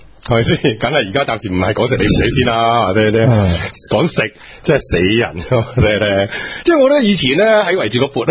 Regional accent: China; 对一个我哋中国人啊，唔好讲本土先吓、啊，我哋中国人吓

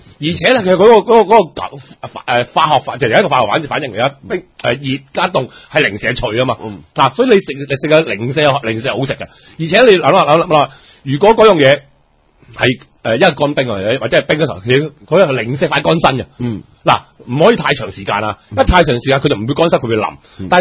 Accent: China; 如果用冰，我哋中國人咧成日覺得咧熱氣

